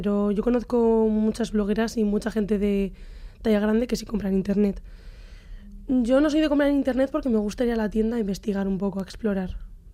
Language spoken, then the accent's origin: Spanish; Barakaldo, Basque Country, Spain; Digo, pero yo soy de Baracaldo